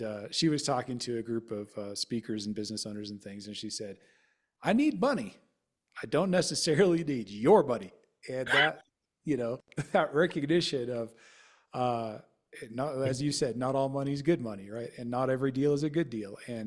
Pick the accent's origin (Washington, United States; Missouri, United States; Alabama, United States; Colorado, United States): Colorado, United States; so I grew up in Colorado, no ocean experience, right?